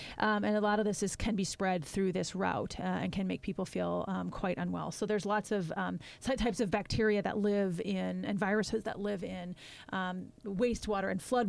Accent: Minnesota, United States; I'm originally from Minnesota.

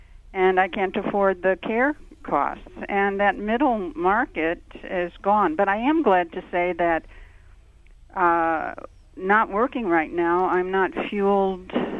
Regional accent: Chicago, Illinois, United States; Growing up in Chicago, I loved Marshall Fields, and you'd have lunch.

